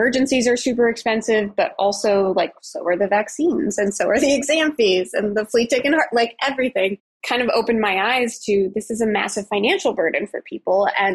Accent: Colorado, United States; I am from Colorado, and I grew up with cats and dogs

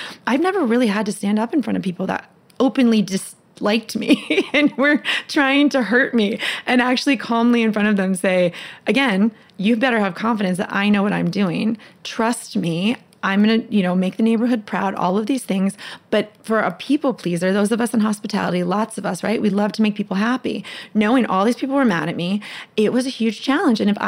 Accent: United States; And then as much as I'm Lebanese American and I love Lebanese food

